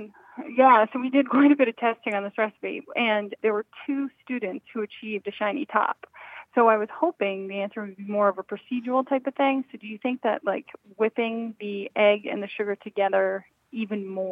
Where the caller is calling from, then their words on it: Pflugerville, Texas, United States; Just outside of Austin in Pflugerville, Texas.